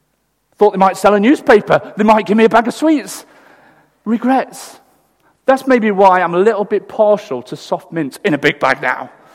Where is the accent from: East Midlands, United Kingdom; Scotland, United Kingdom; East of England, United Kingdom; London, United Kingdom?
East Midlands, United Kingdom; Derby; It was a full-on day growing up in Derby.